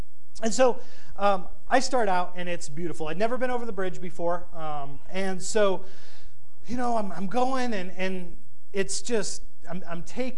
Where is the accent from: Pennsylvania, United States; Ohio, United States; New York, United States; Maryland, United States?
Ohio, United States; I'm from Ohio, but I still have good taste.